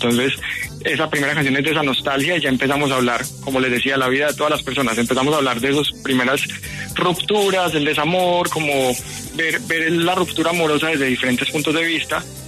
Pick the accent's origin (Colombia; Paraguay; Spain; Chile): Colombia; Como colombiano, mi interés más que todo es poder mostrarle a todas las personas en nuestro país que es algo posible